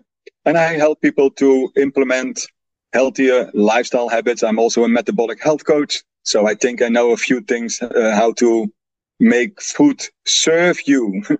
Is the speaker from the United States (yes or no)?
no; Netherlands; English is a second language; you say my name already. I'm original from the Netherlands